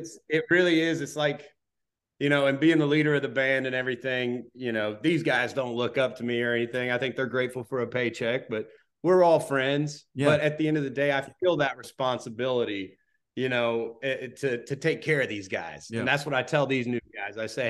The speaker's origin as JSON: {"language": "English", "town": "Roanoke", "region": "Virginia", "country": "United States", "tie": "born or raised there", "said": "But we were playing New Year's Eve 2017 going into 2018 in my hometown, Roanoke, Virginia."}